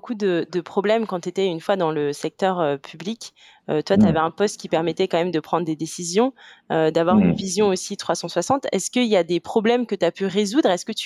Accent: Madagascar; je peux dire nous, parce que tu vois, je suis malgache

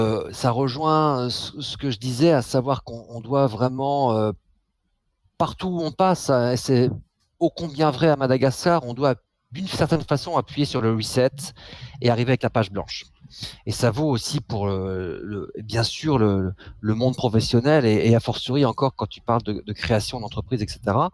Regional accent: France; Je parle de la France parce que je suis français

